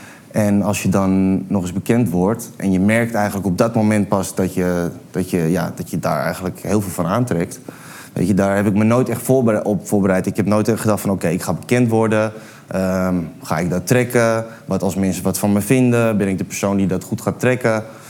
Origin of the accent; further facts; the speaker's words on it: Landsmeer, North Holland, Netherlands; also born or lived in Amsterdam; Ik kom uit Amsterdam, maar heel snel naar Landsmeer verhuisd. Ja, wel bekend. En dat was eigenlijk gewoon een dorp